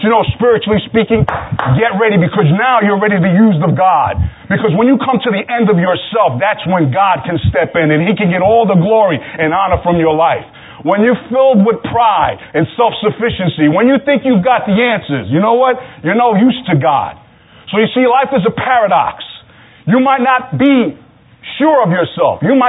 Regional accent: Brooklyn, New York, United States; I grew up in Brooklyn across the street from the projects, you know.

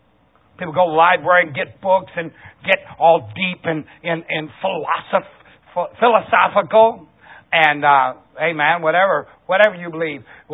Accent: Ohio, United States; I'm from Ohio, and I'm not the only one in this room either that's from Ohio. And I tell you something about the Midwest.

